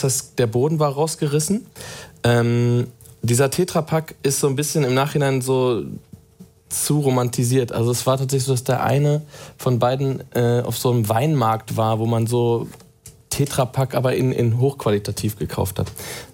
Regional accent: North Rhine-Westphalia, Germany; weil wir haben bei uns zu Hause in Ostwestfalen

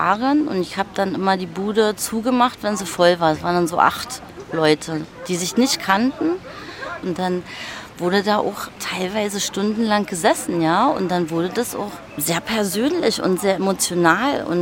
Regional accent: Berlin, Germany; Also für mich als Berlinerin, jetzt da auf diesem Zeltplatz zu leben, war schon mal ein ganz großer Hochgenuss. Ich wohne hier im dritten Hinterhof, ne, mit Blick aufs gegenüberliegende Haus.

